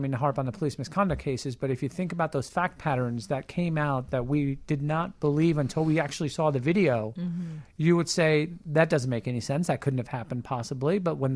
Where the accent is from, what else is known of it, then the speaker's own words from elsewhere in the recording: New York, United States; now in Chicago, United States; I'm originally from New York, yes, sir.